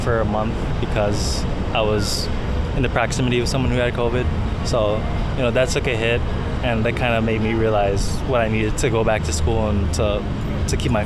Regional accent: Chicago, Illinois, United States; I'm from Chicago, born and raised

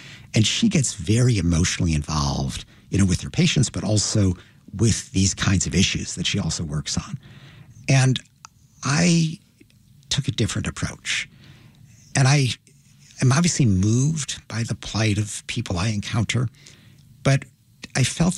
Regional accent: Deerfield, United States; growing up in Deerfield didn't push me in an international direction, but my father's experience did.

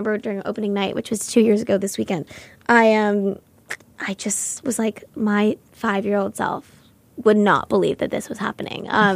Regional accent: Los Angeles, California, United States; I grew up in Los Angeles

